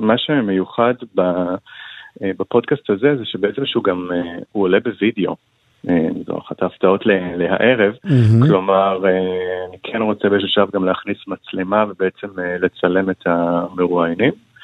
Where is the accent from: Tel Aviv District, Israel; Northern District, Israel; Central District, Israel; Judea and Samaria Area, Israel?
Northern District, Israel; Nahariya; כשאני בתור נער, שזה כולה לפני 10 שנים, אז, ואני גדלתי בנעריה